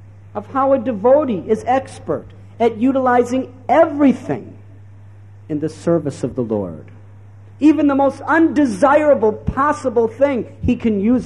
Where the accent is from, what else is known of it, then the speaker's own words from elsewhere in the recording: United States; Because I'm from America where I know all these types of people.